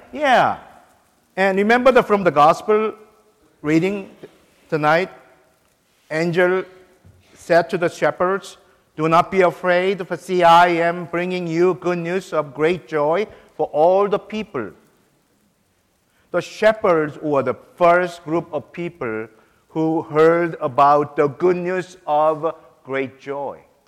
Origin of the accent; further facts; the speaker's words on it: South Korea; Even I'm from Korea. I enjoy the candy cane always at Christmas time.